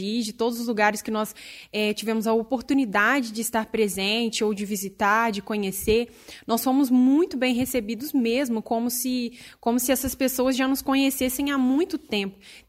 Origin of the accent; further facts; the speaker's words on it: Minas Gerais, Brazil; É, nós viemos de Minas, né?